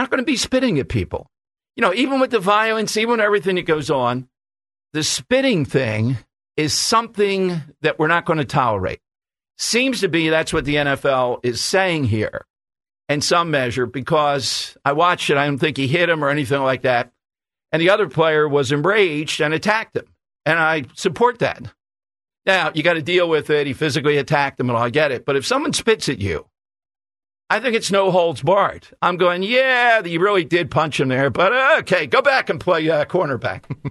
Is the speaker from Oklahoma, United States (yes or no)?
no; Philadelphia, Pennsylvania, United States; I don't care if you're from Rome. I'm from South Philly.